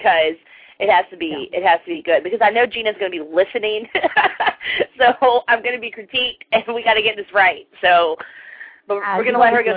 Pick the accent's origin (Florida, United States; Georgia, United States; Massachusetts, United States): Georgia, United States; it makes me sad sometimes because I'm from Georgia and I don't talk like that at all.